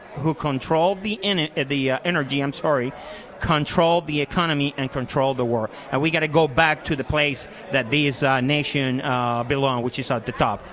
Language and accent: English; Puerto Rico; …, born and raised in Puerto Rico, served 28 years in the United States Army